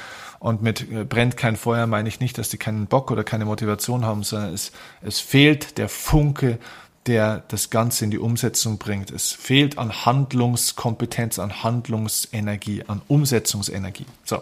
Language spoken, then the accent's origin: German; Bavaria, Germany; vielleicht sogar auch mal ein bisschen grantiger werde, wie man bei uns in Bayern sagt